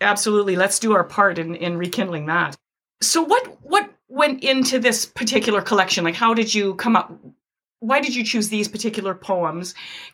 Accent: Canada; I'm Canadian.

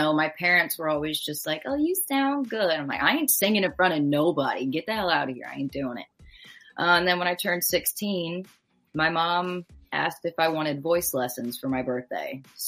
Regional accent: New Jersey, United States; So I'm from South Jersey. Yeah. So I was just playing at little bars around South Jersey, getting paid under the table.

